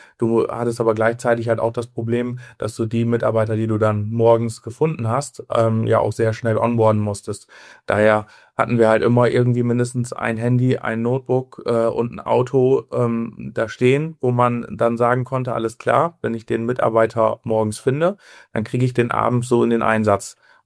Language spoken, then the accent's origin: German; Cloppenburg, Lower Saxony, Germany; wir kommen jetzt aus Cloppenburg in der Nähe von Oldenburg-Bremen